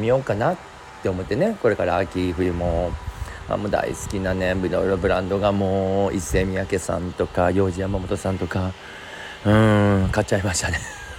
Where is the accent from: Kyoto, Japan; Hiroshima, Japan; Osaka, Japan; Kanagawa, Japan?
Osaka, Japan; 地元の大阪のね同級生の友達とかと飲もうって言ってたんで